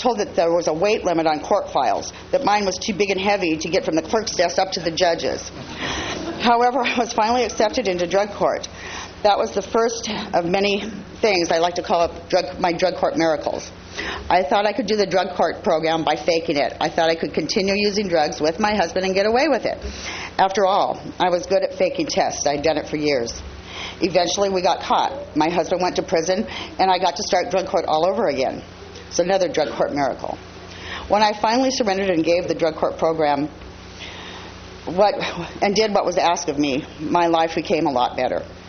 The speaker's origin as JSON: {"language": "English", "town": "Avila Beach", "region": "California", "country": "United States", "tie": "born or raised there", "also_born_or_lived": "San Luis Obispo", "said": "I'm from San Luis Obispo. I was raised in Avila Beach."}